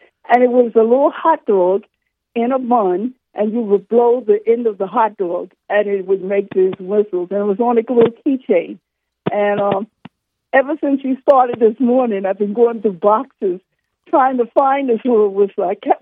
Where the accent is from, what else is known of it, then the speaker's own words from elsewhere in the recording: New York City, New York, United States; Let me tell you, I come from New York City, and Coney Island